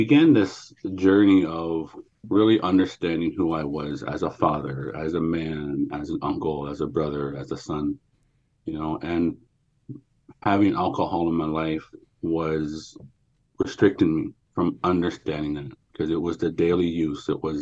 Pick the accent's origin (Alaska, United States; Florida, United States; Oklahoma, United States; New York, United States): Alaska, United States; Metlakatla; I'm from Metlakatla, Alaska